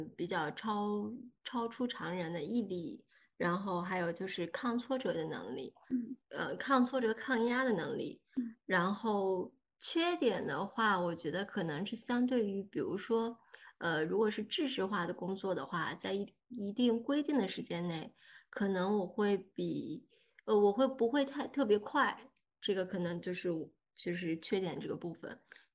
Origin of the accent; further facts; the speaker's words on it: Qingdao, Shandong, China; 因为我在青岛长大